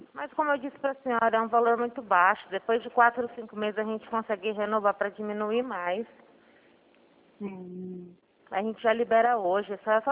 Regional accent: Penápolis, São Paulo, Brazil; now in Araçatuba, Brazil; eu era de Penápolis, era mais perto da senhora aí. Agora eu tô morando aqui em Araçatuba.

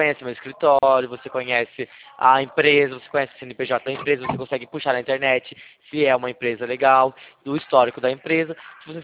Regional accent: São Paulo, Brazil; Eu sou de São Paulo, minha empresa é de São Paulo

